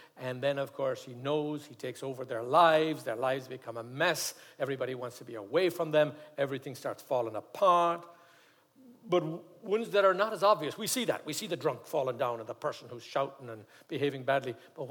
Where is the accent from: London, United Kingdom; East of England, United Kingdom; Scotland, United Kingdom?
London, United Kingdom; also born or lived in Amsterdam, Netherlands; when I was a young man growing up in London and worked in Amsterdam, as a very young man